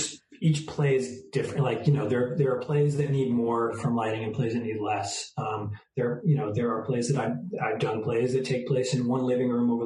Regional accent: Eastchester, New York, United States; now in Cincinnati, United States; so I grew up in East Chester, but a year into my being in school, I purchased my parents and the entire rest of my family moved to Cincinnati, Ohio.

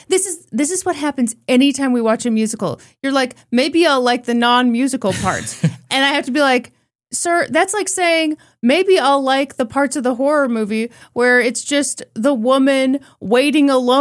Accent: United States; I loved Hamilton, obviously, because I'm an American.

